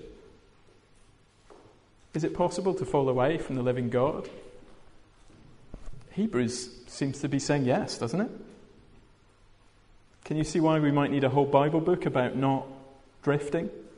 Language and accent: English; Glasgow, Scotland, United Kingdom; better than the opening of the Commonwealth Games, I have to say, as a Glaswegian.